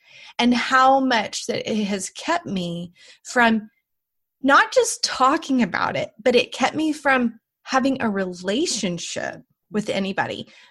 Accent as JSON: {"language": "English", "region": "Southern United States", "country": "United States", "tie": "born or raised there", "said": "I grew up in the South, and so I don't know what it's like in other areas of the country"}